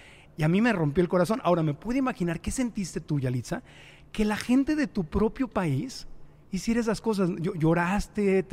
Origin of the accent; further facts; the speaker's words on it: Mexico; Somos mexicanos